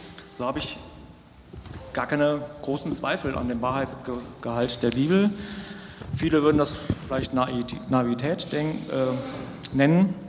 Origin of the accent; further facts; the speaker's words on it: Cologne, North Rhine-Westphalia, Germany; Was vielleicht noch nicht alle hier wissen, ich bin gebürtiger Kölner.